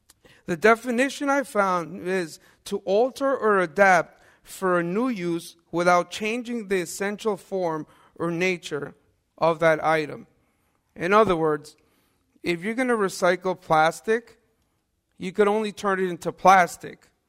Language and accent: English; Haverstraw, New York, United States; I grew up in Havistraw, about 45 minutes from here.